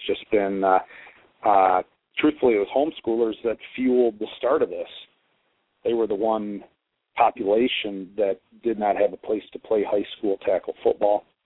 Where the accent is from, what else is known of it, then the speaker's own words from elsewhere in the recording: Ida, Michigan, United States; also born or lived in Toledo; in some ways I consider Toledo my home. I was born in Toledo, raised nearby in Ida, Michigan